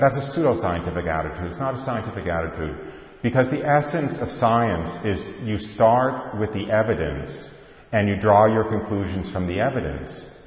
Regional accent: Englewood, New Jersey, United States; born there; I was born in Englewood, New Jersey, right across the George Washington Bridge.

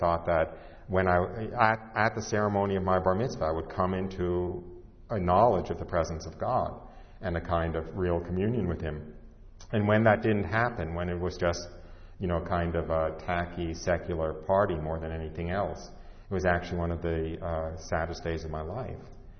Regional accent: New York, United States; And as I said, I was raised outside of New York City.

